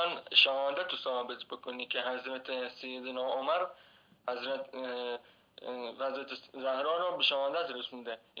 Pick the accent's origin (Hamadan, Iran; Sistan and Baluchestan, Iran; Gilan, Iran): Sistan and Baluchestan, Iran; از بلوچستان هستم.